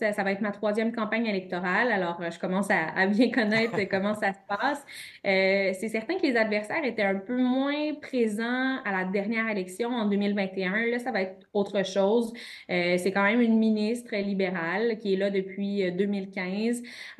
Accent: Quebec, Canada; Et bien que je suis originaire de la Matapédia

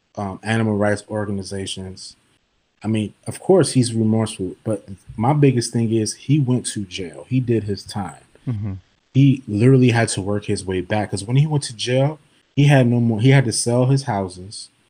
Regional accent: Maryland, United States; I remember seeing Michael Vick Atlanta Falcons jerseys where I grew up in Maryland

